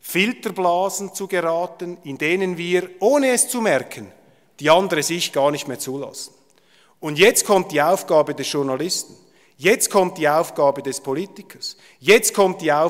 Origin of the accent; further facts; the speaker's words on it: Switzerland; ich bin Schweizer, nobody's perfect, ich schaue das von außen an.